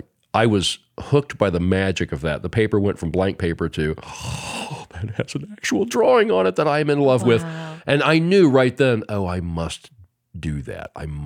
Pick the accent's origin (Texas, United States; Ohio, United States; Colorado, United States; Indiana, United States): Indiana, United States; Muncie; When I grew up here in Muncie, right?